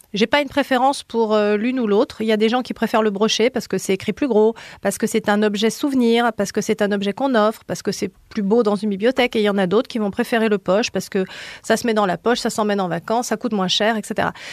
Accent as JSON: {"language": "French", "town": "Lyon", "region": "Auvergne-Rhône-Alpes", "country": "France", "tie": "born there", "said": "donc moi je suis née à Lyon, à Gerland, donc ça collait bien."}